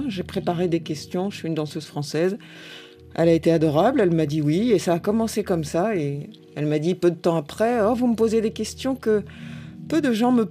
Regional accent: Châteauroux, Centre-Val de Loire, France; moved away as an adult; now in Paris, France; on m'a beaucoup demandé, pas à Châteauroux où j'ai été élevée, mais à Paris, à partir du moment où je suis arrivée pour étudier, d'où est-ce que tu viens? Et quand je répondais de Châteauroux dans le Berry

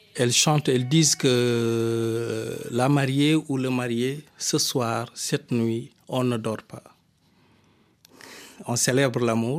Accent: Tambacounda, Senegal; À Tambacounda, dans ma ville natale, là où l'État nous a donné un espace pour faire le musée.

